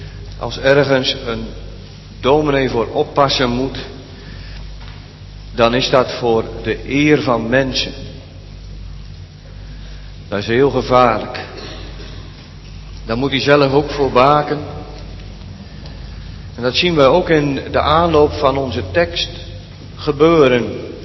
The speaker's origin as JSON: {"language": "Dutch", "town": "Urk", "region": "Flevoland", "country": "Netherlands", "accent": "Noords", "lives_now": "Barendrecht, Netherlands", "said": "Ja, ik zeg, ik kom uit Urk. Ik heb inderdaad een Noords accent, maar ik woon hier al een jaar of 15, meer dan 15 jaar."}